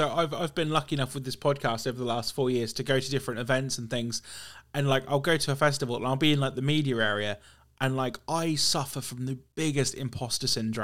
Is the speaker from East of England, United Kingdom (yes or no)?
yes; Norwich, East of England, United Kingdom; I'm from Norwich, and like, you know, we get very lucky in terms of bands coming through